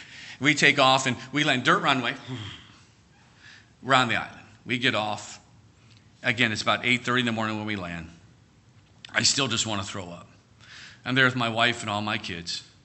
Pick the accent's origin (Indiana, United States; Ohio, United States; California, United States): Ohio, United States; Cleveland; I grew up in Cleveland, Ohio. All right, my dad was a rock and roll DJ. I did not grow up in a Christian home.